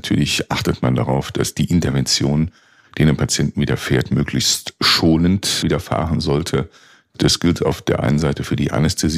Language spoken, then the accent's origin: German; Mechernich, North Rhine-Westphalia, Germany; Ich komme gebürtig aus der Eifel, aus Mechernich in der Nordeifel. Da habe ich auch die ersten 18 Jahre meines Lebens verbracht.